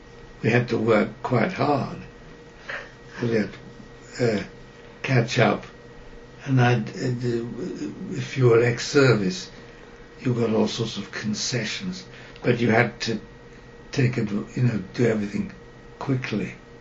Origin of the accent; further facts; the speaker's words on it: Liverpool, North West England, United Kingdom; born there; I was born in Liverpool, but I was brought to Cambridge at a few months old in order to be christened in Keys Chapel.